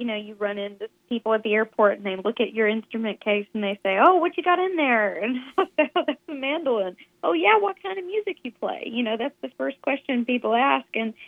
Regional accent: Byrdstown, Tennessee, United States; now in Nashville, United States; I grew up in Tennessee, a little town called Byrdstown, about 2 hours northeast of Nashville.

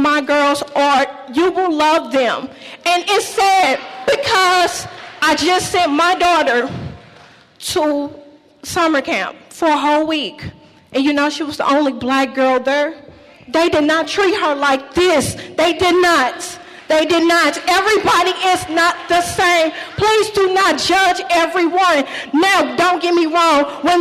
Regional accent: Missouri, United States; Yes, I am from North County. My children do go to Normandy Middle.

